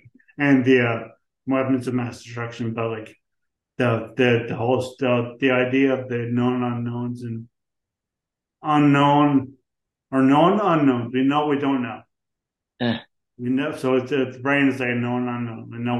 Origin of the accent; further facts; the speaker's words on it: St. John's, Newfoundland and Labrador, Canada; also born or lived in Ontario / British Columbia; In St. John's, Newfoundland.